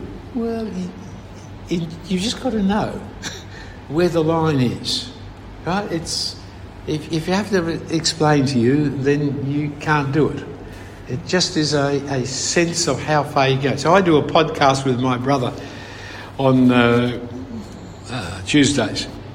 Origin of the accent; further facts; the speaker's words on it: Australia; So when you tell a joke against yourself, then we can relate as an Australian